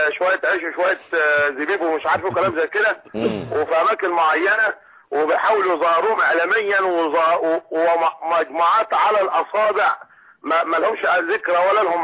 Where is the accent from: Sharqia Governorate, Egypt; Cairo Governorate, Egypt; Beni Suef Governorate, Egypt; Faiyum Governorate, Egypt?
Sharqia Governorate, Egypt; انا من الشرقيه ماشي؟ مفيش عندنا الكلام ده ابدا.